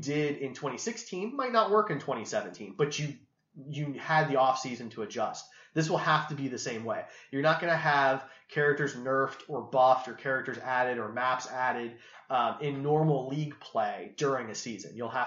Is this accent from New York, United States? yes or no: no; Kansas City, Missouri, United States; We're from Kansas City.